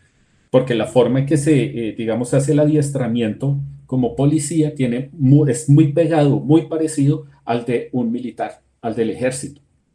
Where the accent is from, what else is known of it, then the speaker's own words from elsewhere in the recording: Colombia; Somos todos los colombianos y colombianas